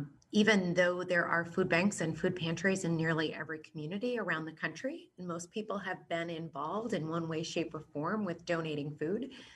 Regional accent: Dayton, Ohio, United States; my congressman from my hometown of Dayton, Ohio.

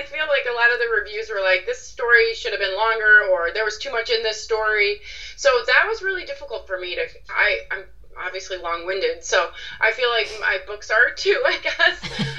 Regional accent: Valparaiso, Indiana, United States; So I grew up outside of Chicago in Northwest Indiana.

